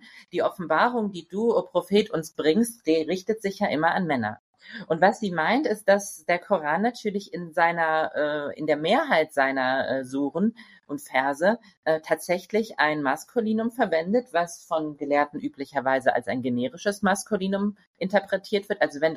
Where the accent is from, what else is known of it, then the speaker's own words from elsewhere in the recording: Germany; Also ich komme ja aus Deutschland, da ist es der Doppelpunkt im Moment.